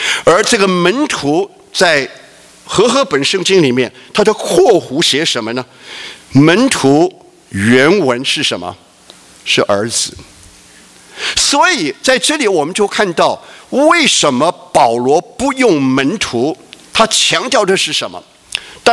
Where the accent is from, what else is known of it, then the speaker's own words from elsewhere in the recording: China; 所以我们中国人常常讲师父，师父，有没有？